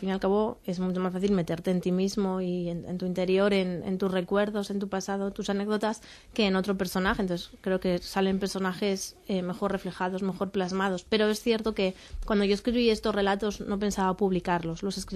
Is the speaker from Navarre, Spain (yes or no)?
yes; Pamplona, Navarre, Spain; yo soy de Pamplona. Mis abuelos, por parte de padres, son guipuzcoanos